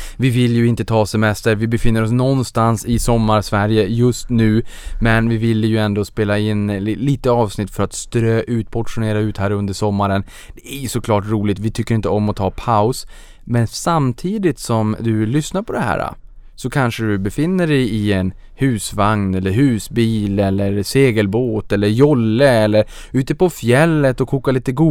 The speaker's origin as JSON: {"language": "Swedish", "town": "Boden", "region": "Norrbotten County", "country": "Sweden", "said": "Jag kommer från Boden."}